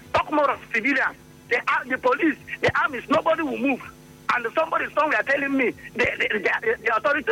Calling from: Imo, Nigeria; I'm reaching you from Control now in Imo State.

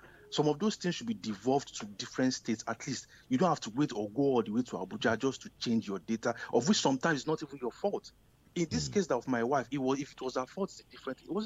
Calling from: England, United Kingdom; I'm calling from England.

